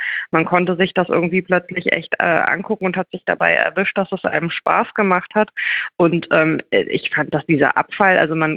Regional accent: Mainz, Rhineland-Palatinate, Germany; Ich kann als Mainzer

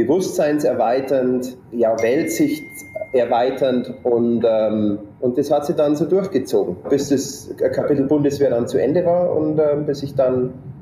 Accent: Bavaria, Germany; Ich bin aufgewachsen in einem kleinen Dorf im Bayerischen Wald mit insgesamt 25 Einwohnern.

